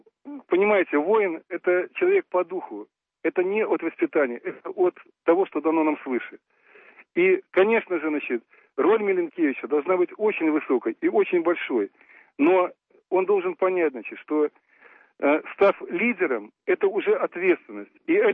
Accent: Belarus; мы белорусы

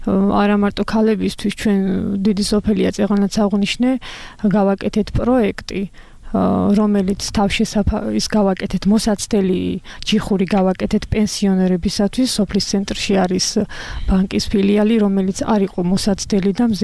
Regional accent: Zemo Kedi, Kakheti, Georgia; მე გახლავართ დედოფლისწყაროს მუნიციპალიტეტის სოფელი ზემოქედიდან ვარ

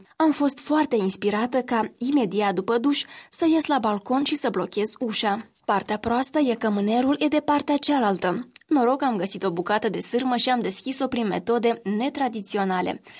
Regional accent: Romania; Ieri a fost o zi superbă, 1 decembrie, și ca o româncă adevărată, cu acte în regulă, am avut o zi plină.

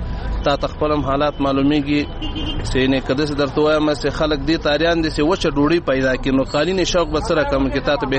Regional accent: Logar, Afghanistan; زه د لوګر ولایت اوسیدونکی یم

